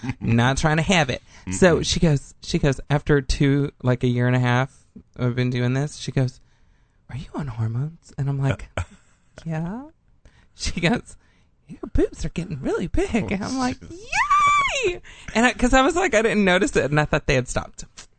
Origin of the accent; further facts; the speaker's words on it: Texas, United States; I'm from Texas.